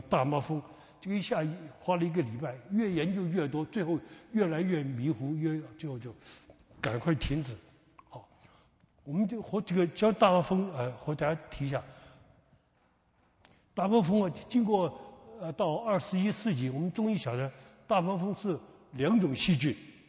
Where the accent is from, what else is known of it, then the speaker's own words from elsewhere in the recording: Guangdong, China; also born or lived in Sichuan; 我小时候在四川出生，抗战胜利回到我们的故乡广东